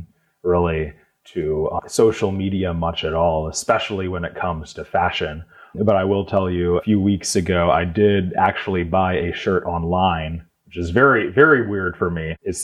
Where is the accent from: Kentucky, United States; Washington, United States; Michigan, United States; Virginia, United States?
Virginia, United States; Virginia Beach; I'm from Virginia Beach. There's a company called WRV, Hotline, 17th Street. And where I came from, it's very common to wear those style of shirts.